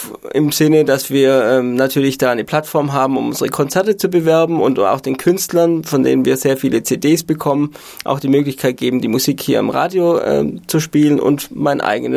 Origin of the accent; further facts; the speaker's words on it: Baden-Württemberg, Germany; ich komme aus Hohenlohe ursprünglich und habe in Künzelsau Kultur- und Freizeitmanagement studiert